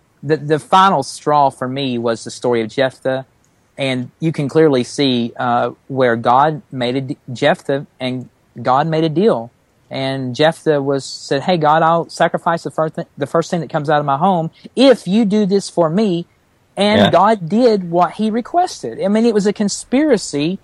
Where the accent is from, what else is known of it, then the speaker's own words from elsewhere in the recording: the South, United States; accent: Southern; I get picked on because of my Southern accent, but I don't think it's as strong as some of the other peoples around here.